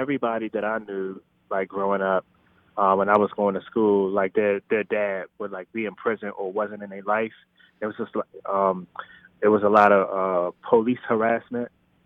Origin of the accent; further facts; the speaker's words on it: Washington, District of Columbia, United States; Yes, I grew up in Washington, D.C., Northeast, around, I guess, late 80s, early 90s was the time I was there.